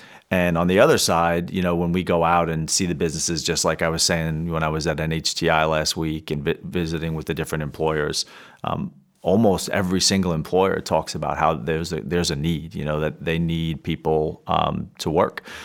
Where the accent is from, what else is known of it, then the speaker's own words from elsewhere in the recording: New York City, New York, United States; I grew up in New York City. I have lots of brothers and sisters.